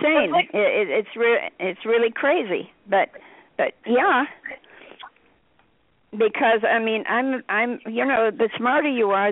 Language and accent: English; Bible Belt, United States; born there; I was born in the Bible Belt, in the Depression, okay? Think about where I've come from, okay?